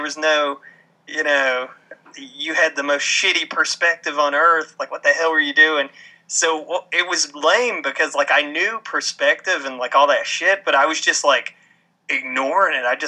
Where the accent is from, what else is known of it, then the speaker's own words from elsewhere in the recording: West Virginia, United States; I grew up in West Virginia. There were no comic stores anywhere.